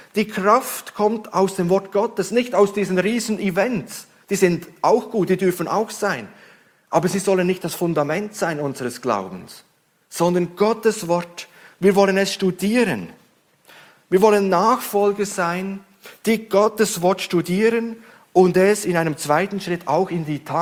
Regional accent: Switzerland; Ich als Schweizer bin Fan vom Tennisstar

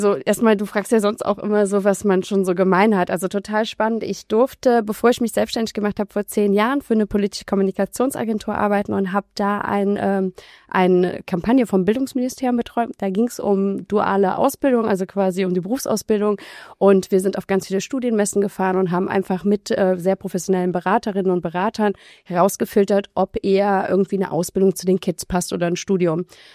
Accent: Trier, Rhineland-Palatinate, Germany; also born or lived in Berlin; Ich habe hier studiert in Mainz. Ne? Und bin aber jetzt wieder zurückgekommen in meine Heimatstadt und wollte unbedingt was machen und auch was zurückgeben.

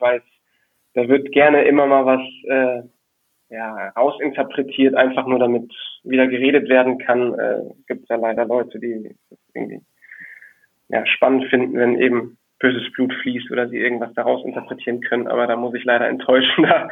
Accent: Düsseldorf, North Rhine-Westphalia, Germany; Und ich als Düsseldorfer, der eben auch mit Tradition groß geworden ist

